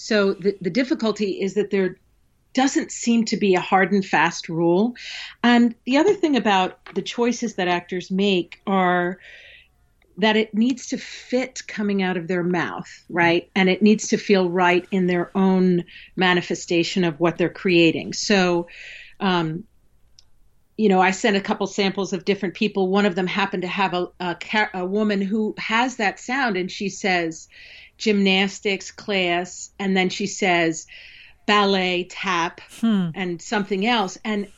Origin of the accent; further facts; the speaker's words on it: Doylestown, Pennsylvania, United States; But I didn't really have a strong regional accent. I'm from Bucks County, Doylestown.